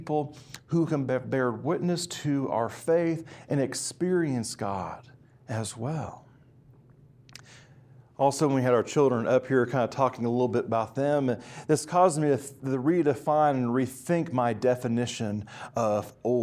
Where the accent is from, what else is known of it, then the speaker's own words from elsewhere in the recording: Kansas, United States; being where I grew up in Kansas, you know, old for us was perhaps maybe 1880s.